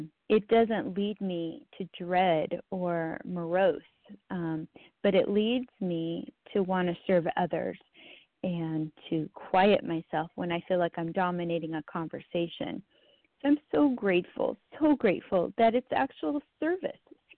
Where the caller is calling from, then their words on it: North Carolina, United States; I'm calling from North Carolina, and I love this paragraph.